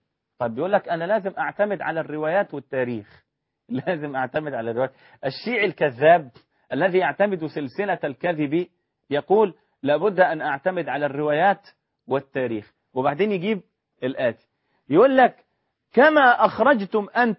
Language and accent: Arabic; Egypt; صحيح يا أخي، عندنا في مصر مثلا بيقول لم المتعوس على خيب الرجاء